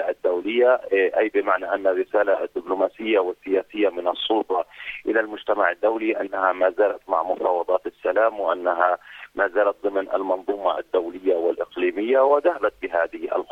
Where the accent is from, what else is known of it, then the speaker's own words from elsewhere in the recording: Palestine; نحن كفلسطينيين قد نرفض كلاميا ولفظيا